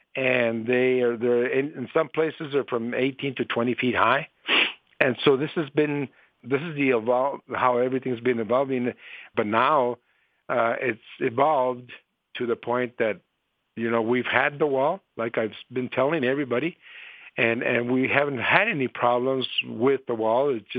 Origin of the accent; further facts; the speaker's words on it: Nogales, Arizona, United States; born there; I was born here in Nogales in 1952.